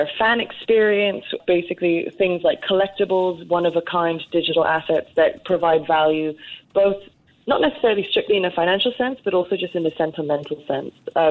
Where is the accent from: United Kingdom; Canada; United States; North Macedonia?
United Kingdom; England; I'm English